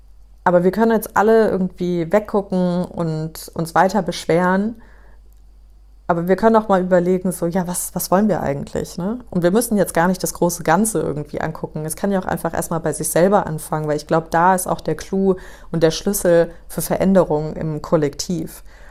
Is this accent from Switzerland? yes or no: no; New York, United States; also born or lived in Frankfurt, Germany; Und ich bin ja in New York aufgewachsen. Also für die, die mich nicht kennen, ich bin ursprünglich aus Frankfurt, also in Frankfurt geboren, aber in New York aufgewachsen. Und Amerika ist für mich so eigentlich mein Heimatland.